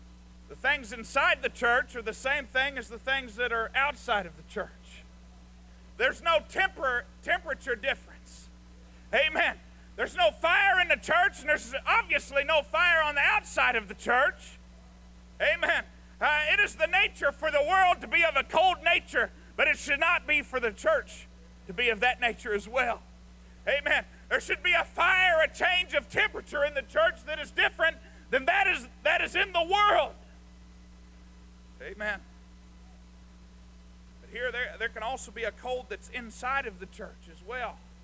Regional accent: Arkansas, United States; and I talked to a man at a guitar center. And just talking to him there, he worked, and told him I was from Arkansas.

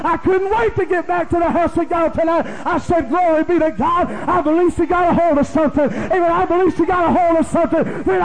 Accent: Illinois, United States; Growing up in Illinois, I know a lot of the folks there.

